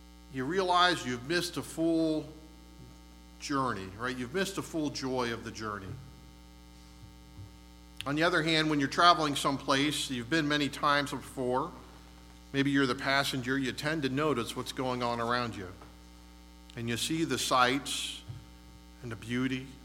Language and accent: English; Erie, Pennsylvania, United States; what I remember growing up in Erie.